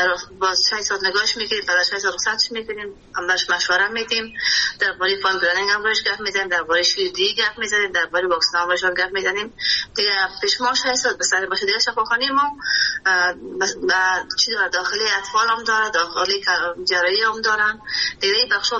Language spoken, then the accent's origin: Persian; Kabul, Afghanistan; ما در شهر کابل به دنیا آمدیم در سال 1357 58 به دنیا آمدیم در منطقه باغ رئیس کابل.